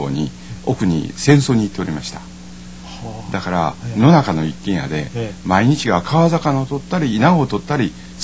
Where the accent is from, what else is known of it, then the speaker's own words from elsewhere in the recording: Nara, Japan; also born or lived in Kanazawa; 私金沢で生まれたんですけども